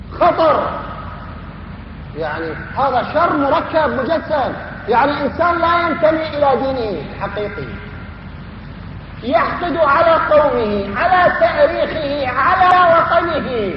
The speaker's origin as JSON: {"language": "Arabic", "country": "Iraq", "said": "ولكن لا ينبغي لنا نحن كعراقيين أن ننشغل بهموم الأمة"}